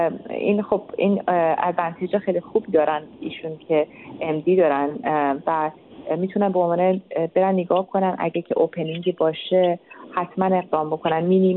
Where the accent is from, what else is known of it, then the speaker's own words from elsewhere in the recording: Iran; من حامیشون خواهم بود به عنوان یک ایرانی